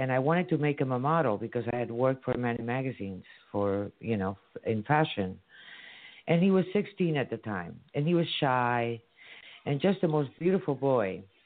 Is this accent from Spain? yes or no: yes; Barcelona, Catalonia, Spain; We're in Barcelona, Spain.